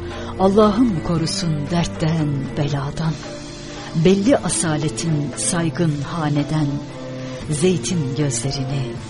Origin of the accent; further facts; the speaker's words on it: Central Anatolia, Turkey; Yani ben bildiğiniz tipik Orta Anadolu insanıyım.